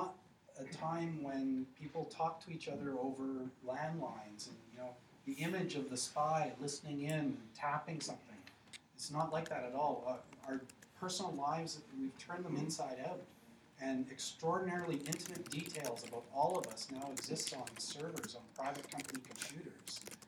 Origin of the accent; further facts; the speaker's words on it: Canada; So as a Canadian citizen, as a taxpayer, I think there's a fair question to ask just on that level